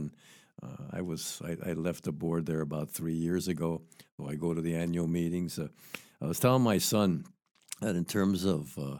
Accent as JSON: {"language": "English", "town": "Guaynabo", "country": "Puerto Rico", "said": "and I'm from Guaynabo"}